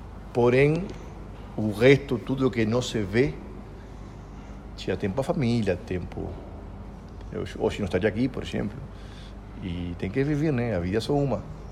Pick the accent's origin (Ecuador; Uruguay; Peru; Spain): Uruguay; now in São Paulo, Brazil; como buen uruguayo, tenemos mil defectos, pero tenemos palabras